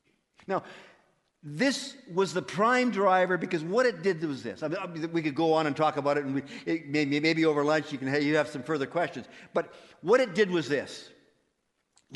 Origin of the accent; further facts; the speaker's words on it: Saskatoon, Saskatchewan, Canada; I was raised in Saskatoon.